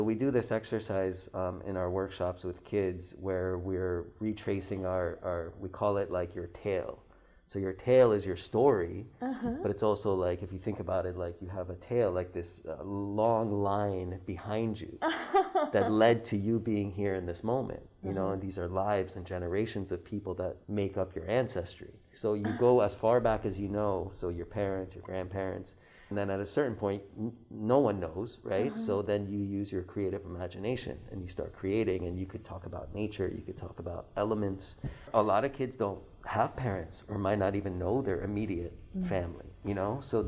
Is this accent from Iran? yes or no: yes; Iran; I tell them I'm from Iran and tell them a little bit about my story and the history of where I'm from.